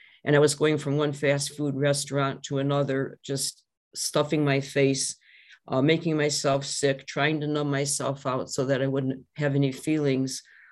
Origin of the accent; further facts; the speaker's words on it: Cleveland, Ohio, United States; now in Michigan, United States; I live in Michigan now, I'm from Cleveland. I still identify as a Buckeye. I'm glad to be home in Ohio tonight.